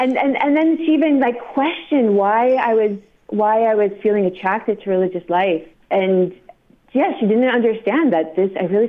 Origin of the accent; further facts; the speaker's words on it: Washington, District of Columbia, United States; also born or lived in New York City; I was born in New York City. Really grew up in the Washington, D.C. area. Both my parents are from there.